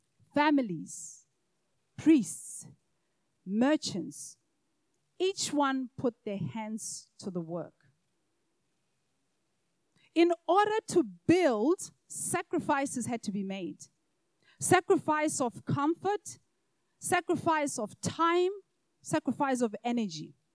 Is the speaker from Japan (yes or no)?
no; Botswana; I traveled from my home country of Botswana to South Africa to a conference